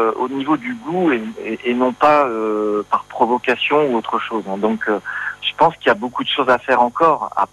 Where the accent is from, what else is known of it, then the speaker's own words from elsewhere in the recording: Saint-Brieuc, Brittany, France; je suis breton en fait, je suis né à Saint-Brieuc, j'avais ma première affaire en Bretagne.